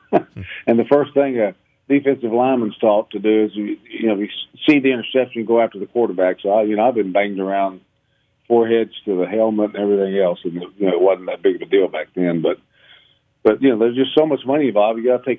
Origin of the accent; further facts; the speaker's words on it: Mobile, Alabama, United States; And I go, well, Coach, I'm from Mobile.